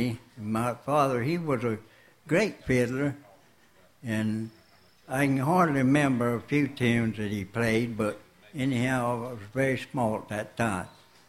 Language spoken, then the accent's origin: English; Old Town, Florida, United States; from Old Town, Florida